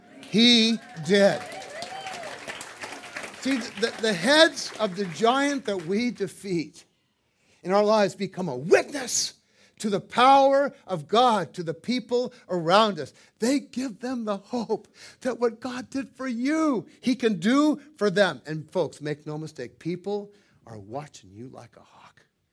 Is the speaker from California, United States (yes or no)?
yes; San Diego, California, United States; When I grew up in Point Loma as a kid, I knew every person, every family on my block, and most of them on the blocks around me.